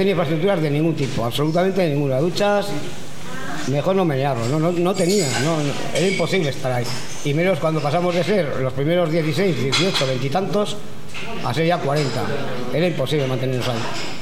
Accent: Vitoria-Gasteiz, Basque Country, Spain; que yo soy de Gasteiz

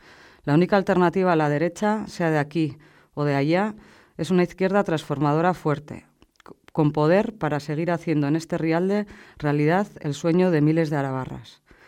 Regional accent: Agurain, Basque Country, Spain; Yo tenía 22 años cuando en mi pueblo, en Agurain

